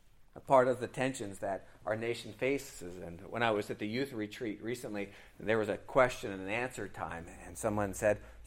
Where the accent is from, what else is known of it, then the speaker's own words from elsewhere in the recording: United States; So you and I, being American, we've got serious problems with this whole kingdom of God stuff.